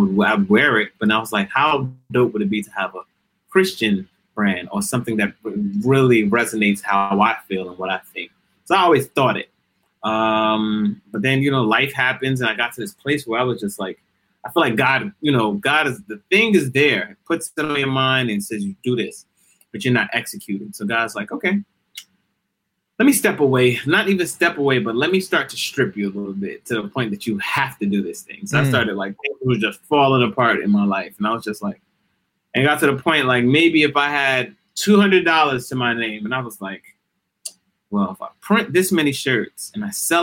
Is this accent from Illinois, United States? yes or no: no; Newark, New Jersey, United States; It's like, I'm from Newark, so it's like, you know, Brick City.